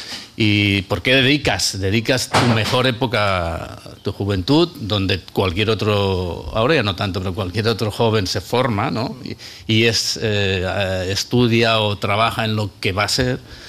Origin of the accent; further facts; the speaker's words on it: Benicarló, Valencian Community, Spain; cuando era pequeño, cuando tenía 13, 14 años en el pueblo, yo soy de Benicarló